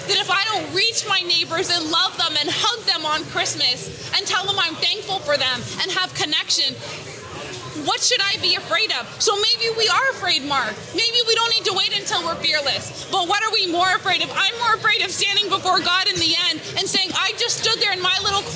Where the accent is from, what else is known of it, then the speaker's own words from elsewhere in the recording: Canada; I grew up in Canada and I cared and I knew what was going on and I cared.